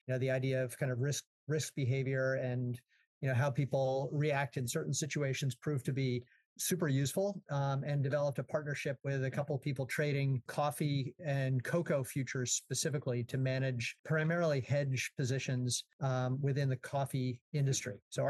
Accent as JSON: {"language": "English", "town": "Boston", "region": "Massachusetts", "country": "United States", "tie": "born or raised there", "said": "I grew up in Boston, and I did not have any farming background other than, you know, grandparents who were living on a farm"}